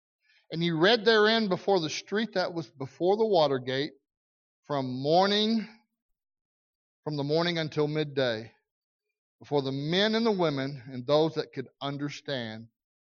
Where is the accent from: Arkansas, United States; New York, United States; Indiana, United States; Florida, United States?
Arkansas, United States; and I know I said ain't, I'm from Arkansas, I'm sorry.